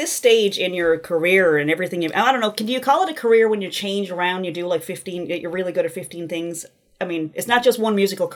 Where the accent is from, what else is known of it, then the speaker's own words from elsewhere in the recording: United States; I wasn't allowed anywhere near Obama, even though I'm an American.